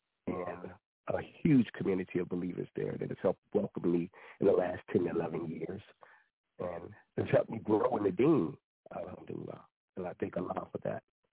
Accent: Virginia, United States; moved away as an adult; now in Washington, United States; I'm originally a North Carolinian. Well, my parents are North Carolinians. I was born and raised in Virginia, and in my bio, you see that I moved to the D.C. metro area in 2014.

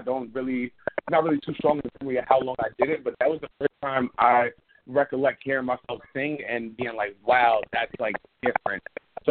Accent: Queens, New York, United States; also born or lived in Bridgeton, New Jersey; I am originally from Jersey, and I was born in, like, South Jersey in Bridgeton, and I was out there for, like, 9 years, and then I moved up to Queens

